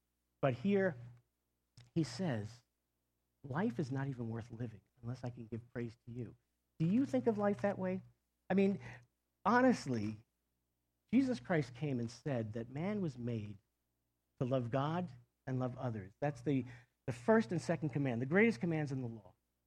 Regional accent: New York, United States; You know, I come from Long Island. Everybody rakes clams on Long Island.

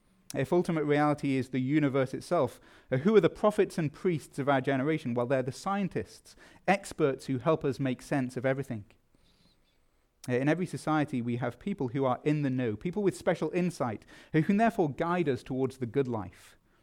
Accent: England, United Kingdom; as an Englishman

